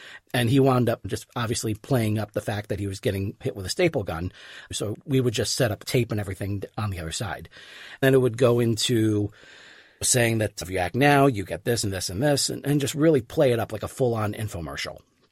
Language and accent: English; Poughkeepsie, New York, United States; now in Virginia, United States; I was in drama club when I grew up in Poughkeepsie, New York.